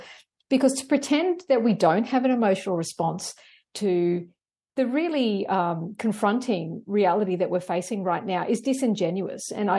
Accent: Australia; this was what was happening to me as an Australian scientist in my country

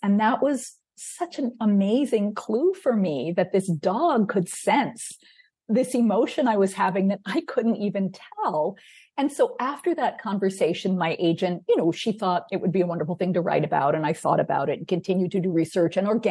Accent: New York, United States; learning of 9/11 and experiencing 9/11 as a New Yorker did bring back some memories.

